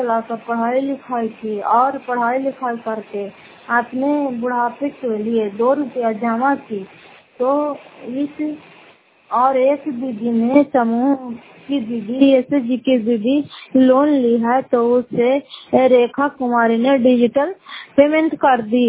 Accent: Fatehpur, Bihar, India; घर फतेहपुर, पंचायत मकरौता, जिला Nalanda, Karnataka, sir block की निवासी हूँ।

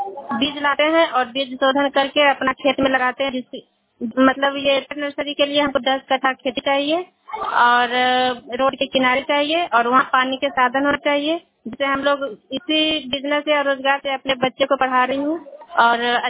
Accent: Nalanda, Bihar, India; और मैं ग्राम की रहने वाली हूँ, पंचायत पथरौड़ा और जिला नालंदा।

